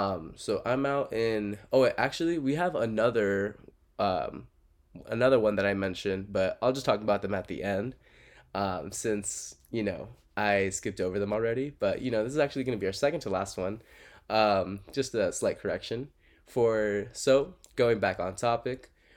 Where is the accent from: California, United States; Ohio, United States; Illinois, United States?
California, United States; Santa Barbara; This record store is in my hometown of Santa Barbara.